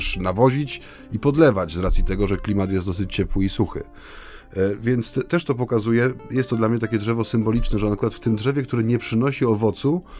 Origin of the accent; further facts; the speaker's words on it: Silesian Voivodeship, Poland; I wlos w te krzoki, jak to go dają u nas na Śląsku.